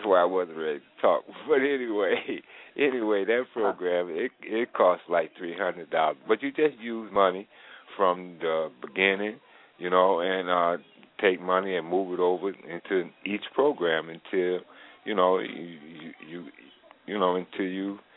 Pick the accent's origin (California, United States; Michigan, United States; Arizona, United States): Michigan, United States; Muskegon; I am from Muskegon, Michigan.